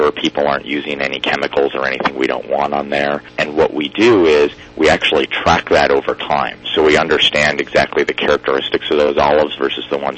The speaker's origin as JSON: {"language": "English", "region": "Wisconsin", "country": "United States", "said": "I'm actually from Wisconsin"}